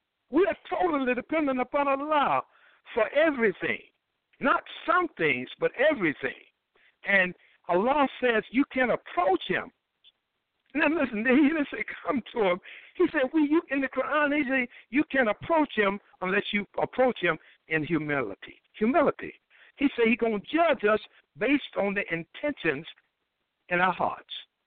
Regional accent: Durham, North Carolina, United States; I was up in Durham, North Carolina, my hometown, yesterday

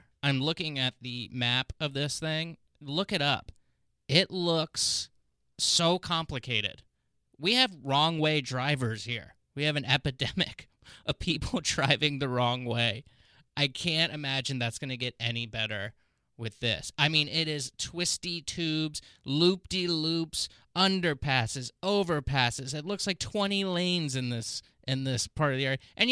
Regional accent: Largo, Florida, United States; I grew up in Largo

